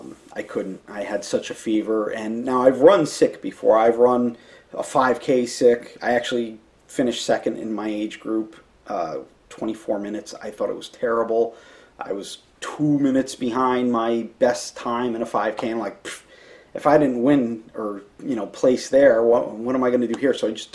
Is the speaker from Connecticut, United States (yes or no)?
yes; Hamden, Connecticut, United States; Clint also puts on the Hamden Hills Half Marathon, my hometown throwdown.